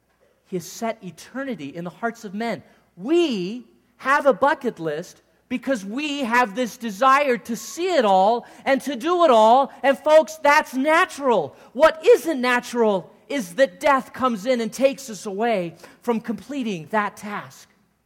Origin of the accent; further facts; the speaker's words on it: Phoenix, Arizona, United States; No, I grew up in Phoenix. We wanted to hike all the different places in Arizona.